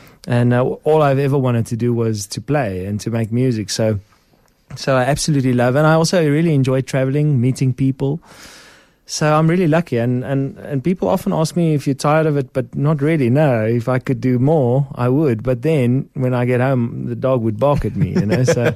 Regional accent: South Africa; just as a South African and yeah. as someone, everything I own is in South Africa.

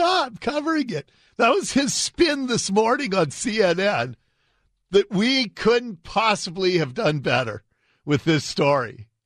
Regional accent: United States; As an American, I'm incredibly happy.

